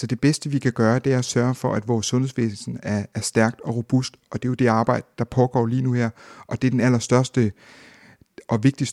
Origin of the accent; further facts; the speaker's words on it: Zealand, Denmark; Jeg har selv valgt i Region Sjælland, født og opvokset på Vestsjælland.